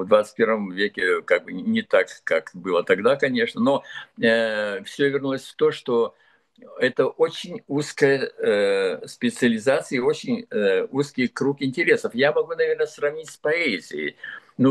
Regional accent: Arkhangelsk, Arkhangelsk Oblast, Russia; У меня родина все-таки Архангельск, я помор. Это та сторона России северная, ближе к Скандинавии

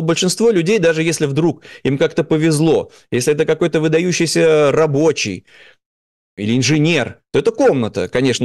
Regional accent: Saint Petersburg, Russia; И здесь вот, ну, в нашем случае, так как мы петербуржцы, любопытно вот продемонстрировать.

